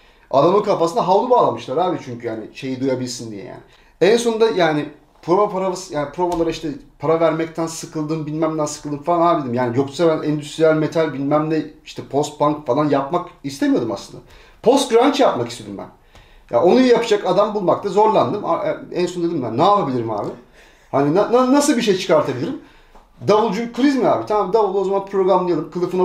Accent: İzmit, Kocaeli, Turkey; Ben şimdi İstanbul değilim, İzmitliyim.

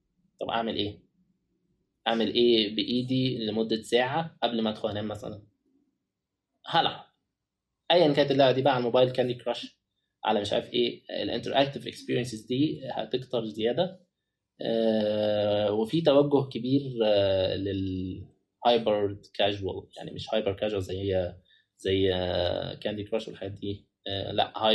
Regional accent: Egypt; بص احنا عندنا في مصر مواهب كتير جدا في الاوبريشنز

